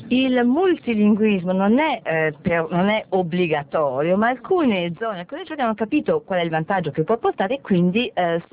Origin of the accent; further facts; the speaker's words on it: Belgium; Però è comunque la capitale del mio paese e anche la capitale dell'Europa.